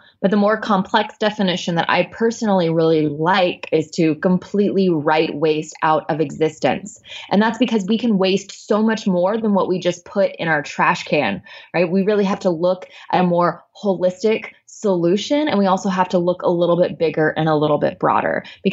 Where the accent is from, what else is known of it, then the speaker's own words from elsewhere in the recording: Arkansas, United States; Yeah, so I'm actually from Arkansas, which isn't really the most green progressive state in America.